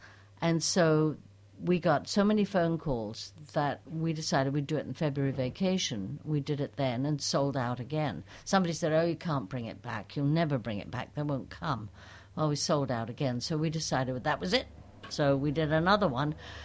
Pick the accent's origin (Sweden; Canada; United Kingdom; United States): United Kingdom; England; I grew up in England. Actually, I grew up at a place called the Actors' Orphanage